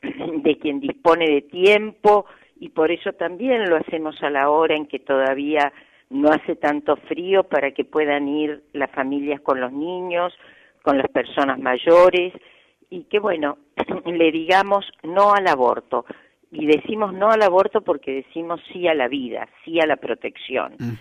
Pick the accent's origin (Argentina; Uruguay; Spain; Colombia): Argentina; como pueblo argentino nos manifestamos.